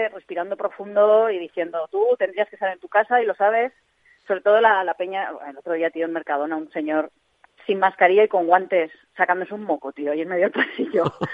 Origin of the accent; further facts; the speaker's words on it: Valencia, Valencian Community, Spain; now in Poland; mi tierra, tío. Si me confinan, que sea aquí, coño